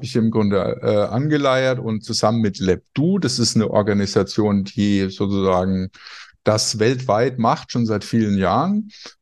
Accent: Würzburg, Bavaria, Germany; Ich komme aus Würzburg, studiere aktuell Konstruktionsbionik in einem Fernstudium in Saarbrücken und hatte jahrelang in Würzburg eine IT-Firma namens

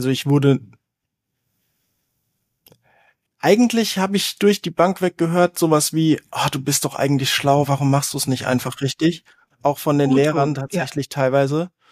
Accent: Baden-Württemberg, Germany; also das einzige Fach, wo ich wirklich gerne hingegangen bin, war BK, Bildende Kunst, hieß es bei uns in Baden-Württemberg, Musik und Sport.

